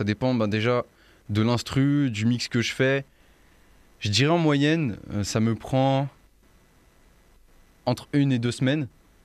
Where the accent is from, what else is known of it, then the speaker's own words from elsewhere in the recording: Ambérieu-en-Bugey, Auvergne-Rhône-Alpes, France; j'ai 17 ans, je suis originaire d'Amberieu